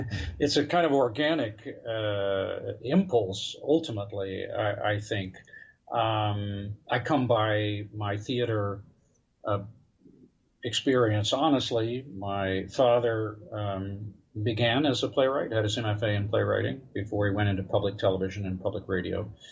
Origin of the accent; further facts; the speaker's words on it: Austin, Texas, United States; I grew up in Austin, Texas, mm-hmm.